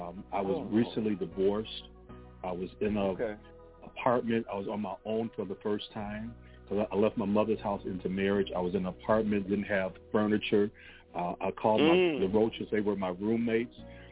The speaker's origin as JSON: {"language": "English", "region": "Michigan", "country": "United States", "tie": "born or raised there", "said": "But, you know, growing up in Michigan, we go through all the seasons."}